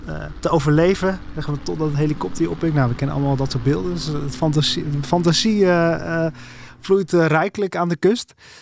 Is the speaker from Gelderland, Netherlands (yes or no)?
no; Alkmaar, North Holland, Netherlands; Ik ben opgegroeid in Alkmaar en kijkend naar de kaart.